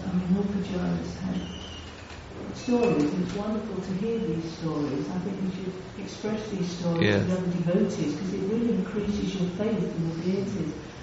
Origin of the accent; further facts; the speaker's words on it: London, United Kingdom; because I'm from London